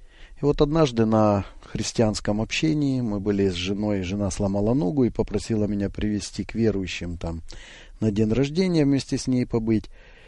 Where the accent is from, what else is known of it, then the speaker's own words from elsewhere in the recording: Zaporizhzhia, Zaporizhzhia Oblast, Ukraine; also born or lived in Novosibirsk, Russia; Ну, я родился 49 лет назад в городе Новосибирске, это была тогда Российская Федерация. Вот 8 лет мы переехали на Украину, в город Запорожье, и вот с тех пор, в общем-то, я и живу в Украине, живу в городе Запорожье.